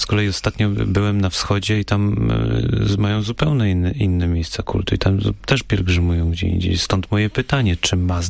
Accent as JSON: {"language": "Polish", "region": "central Poland", "country": "Poland", "said": "ja pochodzę raczej z centralnej Polski"}